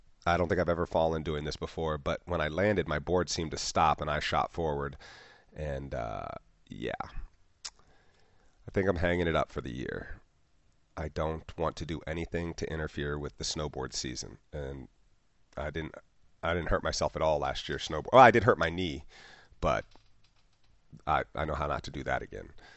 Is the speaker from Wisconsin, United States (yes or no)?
no; Yellow Springs, Ohio, United States; I worked with her first time about 2 years ago in my hometown of Yellow Springs